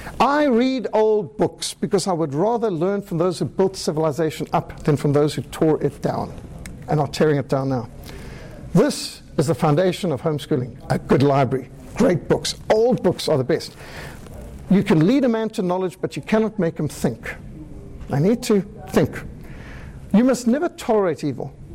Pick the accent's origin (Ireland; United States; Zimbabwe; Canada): Zimbabwe; I was brought up in Rhodesia.